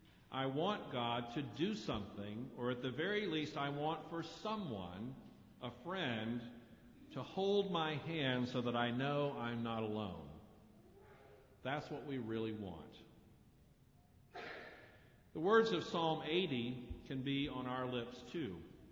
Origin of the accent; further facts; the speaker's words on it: North Carolina, United States; When I was growing up in the Moravian Church in North Carolina, those words were the last words I heard spoken by the minister at the end of every worship service.